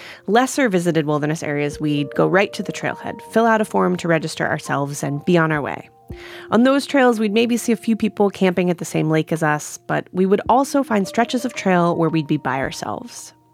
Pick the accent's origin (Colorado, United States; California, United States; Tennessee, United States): California, United States; And remember, I'm from California, where most of our trails are pretty busy.